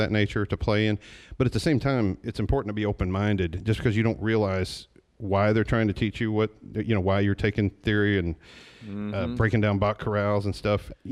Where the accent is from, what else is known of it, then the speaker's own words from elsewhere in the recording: Kentucky, United States; also born or lived in Illinois / Chicago; No, I grew up in Kentucky at different times in my life. I've lived in Hazard. I've lived in Leslie County. I lived in London. I went back and forth between here and Illinois a few times, like mostly Southern Illinois.